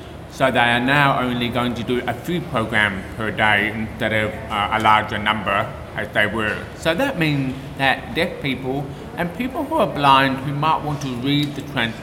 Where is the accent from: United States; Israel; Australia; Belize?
Australia; Well, I'm an Australian, and my friends who are blind or deaf are also. We live in Australia